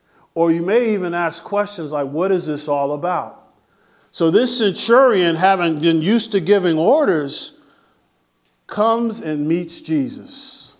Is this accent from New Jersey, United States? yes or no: yes; Long Branch, New Jersey, United States; I'm from Long Branch, by the way.